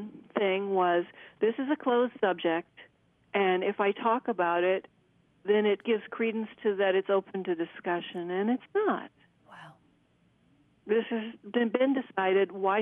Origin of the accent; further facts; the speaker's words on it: United States; And I think that's because I'm American, you know.